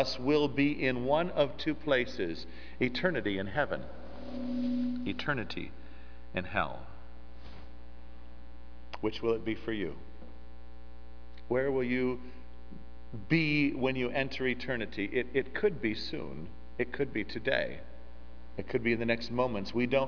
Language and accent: English; United States; I'm an American.